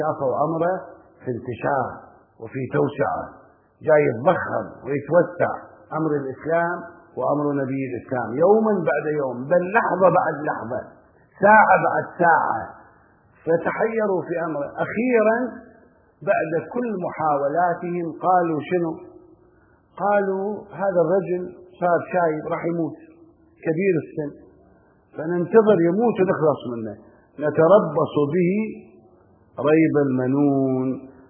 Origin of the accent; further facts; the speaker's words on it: Karbala, Karbala Governorate, Iraq; كان عندنا في كربلاء بالمناسبة، كان عندنا في كربلاء